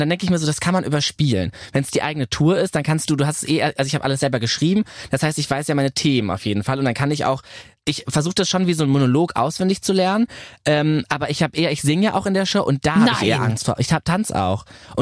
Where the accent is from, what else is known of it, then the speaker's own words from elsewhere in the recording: North Rhine-Westphalia, Germany; Und ich bin ja aus dem Ruhrgebiet und es gab ganz oft diese Friseure Unisex.